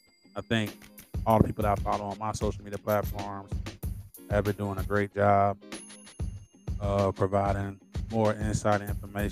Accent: Orangeburg, South Carolina, United States; And I remember vividly because I was from Orangeburg and I lived there.

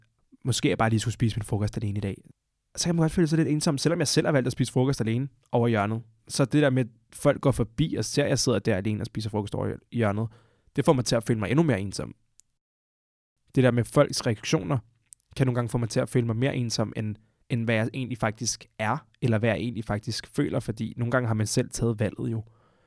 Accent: Montenegro; now in Denmark; i min opvækst har jeg jo haft andre traditioner, fordi jeg kommer fra Montenegro af. Vi er kristne på en anden måde, end man er i Danmark. Så vi har haft andre traditioner, en anden jul

